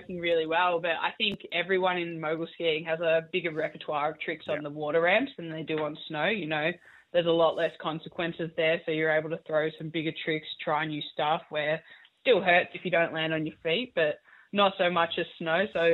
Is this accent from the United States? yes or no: no; Cairns, Queensland, Australia; born there; I was born in Cairns in Queensland and now live on the surf coast in Victoria in Byron Head.